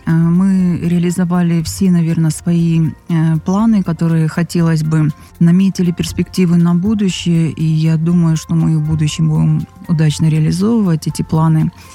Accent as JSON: {"language": "Russian", "town": "Nevinnomyssk", "region": "Stavropol Krai", "country": "Russia", "tie": "born or raised there", "said": "И выехали на соревнования в город Невинномысск, мой родной город."}